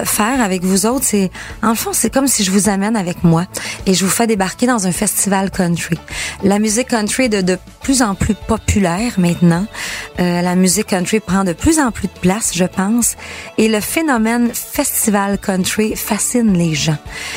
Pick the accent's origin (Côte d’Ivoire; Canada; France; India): Canada; Girardville, Quebec; ça se passait dans des festivals chez nous, au Lac-Saint-Jean. Moi, je suis une fille de Girardville.